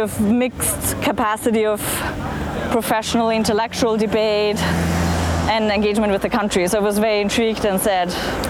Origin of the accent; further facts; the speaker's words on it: Salzburg, Austria; English is a second language; I'm from Austria, where there's a lot of mountains. I grew up in a town called Salzburg, which is right next to the Alps.